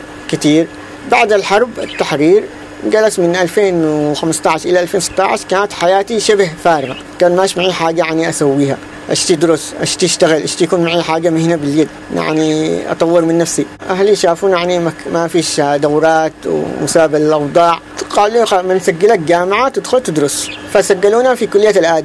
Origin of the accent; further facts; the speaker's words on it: Aden, Yemen; born there; عمري 32 سنة، من مواليد عدن